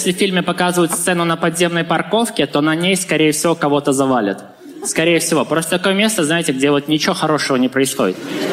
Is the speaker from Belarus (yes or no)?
yes; Belarus; мне 21, я из Белоруссии.